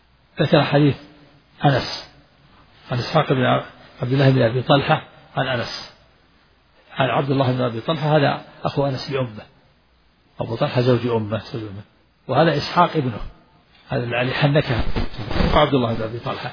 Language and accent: Arabic; Al-Qassim, Saudi Arabia; نحن أدركنا هذا في القرى عندنا في القصيم، كان المؤذن أذان الفجر إذا أذن أسمع أهل البلد كلها، لما كنا صغار